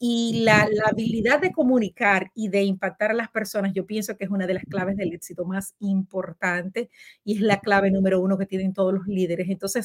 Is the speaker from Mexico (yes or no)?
no; Dominican Republic; para mí como latina y como dominicana